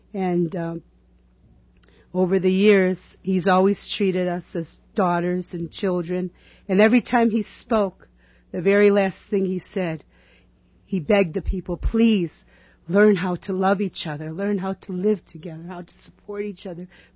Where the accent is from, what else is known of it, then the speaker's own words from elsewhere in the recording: Chicago, Illinois, United States; Well, being born and raised in Chicago, with one grandmother relocated to Fort Dodge, Iowa